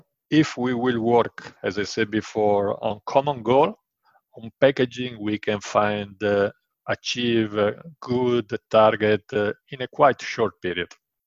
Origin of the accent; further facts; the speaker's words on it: Genoa, Liguria, Italy; English is a second language; I come from Genoa. Genoa is a town in Italy that we are very tight with money. We don't like to waste money.